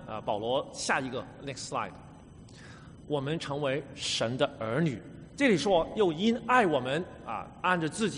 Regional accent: Hong Kong; 我们来自香港吧

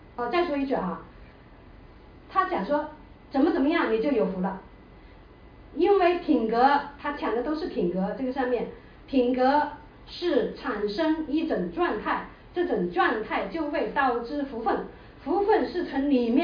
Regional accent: China; 我们中国人呢，就是五福临门吧

